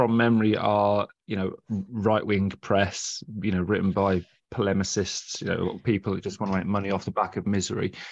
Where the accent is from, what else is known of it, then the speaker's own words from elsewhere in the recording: Birmingham, West Midlands, United Kingdom; accent: Brummie; Because of you, and I'm from the Birmingham area